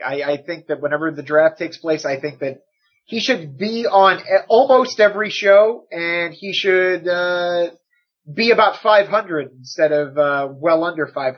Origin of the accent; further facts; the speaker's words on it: United States; I said, no, I'm an American. This is my day. Oh, it's time to be patriotic.